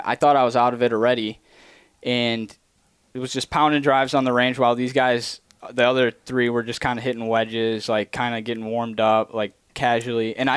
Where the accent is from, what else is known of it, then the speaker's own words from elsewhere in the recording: Canton, Michigan, United States; So I grew up basically in Westland, Canton area. I lived in Westland. I started in Canton near Superior Township on Denton Road. And then I moved to Westland for 5 years, and then we moved back to Canton, and that's where we are now.